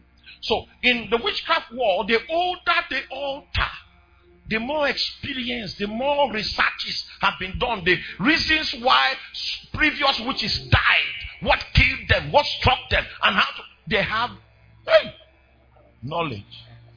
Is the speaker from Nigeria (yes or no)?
yes; Kogi, Nigeria; You know, I'm from Kogi State.